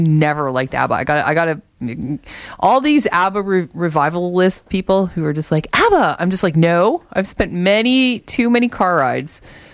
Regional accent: Windsor, Ontario, Canada; And I'm from Windsor, so my dad worked at Chrysler, as did my grandfather.

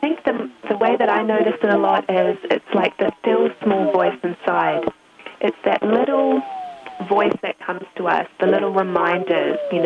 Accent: New Zealand; moved away as an adult; also born or lived in United Kingdom; now in United States; I first left my home country of New Zealand, and I lived in the UK first, and then I moved to the United States

